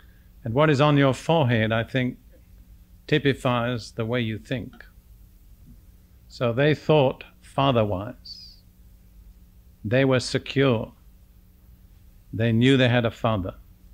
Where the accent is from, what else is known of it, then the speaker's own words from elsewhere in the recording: United Kingdom; I grew up in Britain between the two world wars, and Britain was a very secure place in those days. And my family, all being officers in the British Army, had a very secure position.